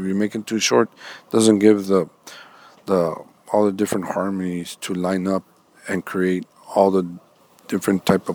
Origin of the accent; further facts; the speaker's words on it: Rio Grande City, Texas, United States; I am from Rio Grande City.